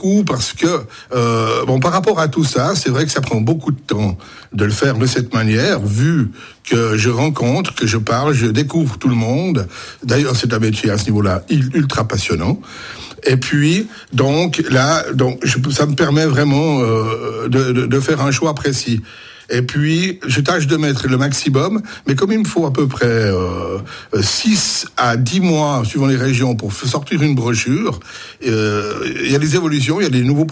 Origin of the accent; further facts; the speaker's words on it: Vaud, Switzerland; Personnellement, en tant que vaudois, vous allez rire, c'est les vins.